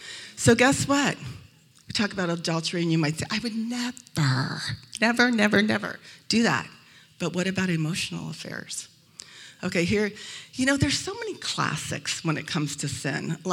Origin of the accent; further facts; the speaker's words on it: Arizona, United States; I was raised in Arizona. We don't eat fish here, you know. We eat burgers, okay?